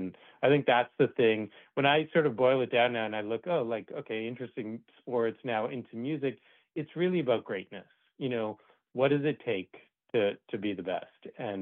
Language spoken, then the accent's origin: English; Boston, Massachusetts, United States; I grew up in Boston, and, you know, seeing the big three play out.